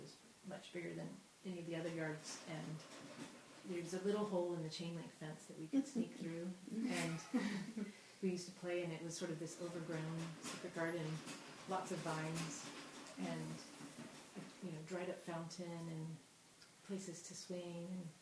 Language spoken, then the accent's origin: English; Ohio, United States; I grew up in Ohio, which we were singing about.